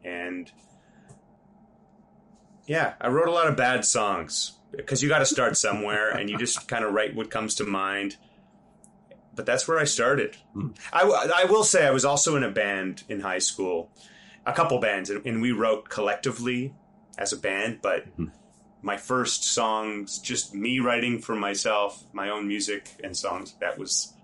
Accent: Winnipeg, Manitoba, Canada; now in Montreal, Canada; I grew up in Winnipeg.

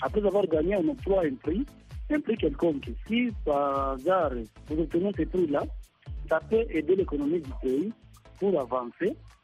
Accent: Goma, North Kivu, DR Congo; Je suis de la RDC, chef lieu c'est Goma.

